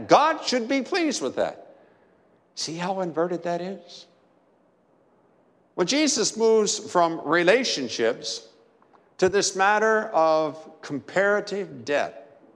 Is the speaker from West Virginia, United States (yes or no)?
yes; Martinsburg, West Virginia, United States; Growing up in Martinsburg, West Virginia, I had the opportunity to fish a time or two in a large, well, you wouldn't even call it a lake here